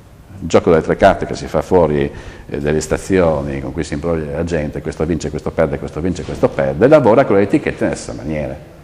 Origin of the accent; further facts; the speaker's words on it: Calabria, Italy; born there; e sono nato in Calabria e di conseguenza mi godo la mia autonomia.